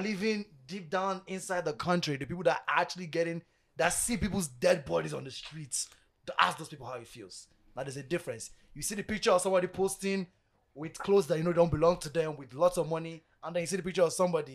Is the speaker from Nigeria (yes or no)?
yes; Nigeria; Why the fuck would I want to tell someone I'm a Nigerian when I get to know a Canadian?